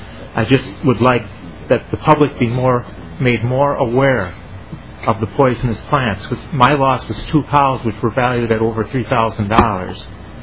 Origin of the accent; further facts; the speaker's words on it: Altura, Minnesota, United States; I'm from Altura, Minnesota.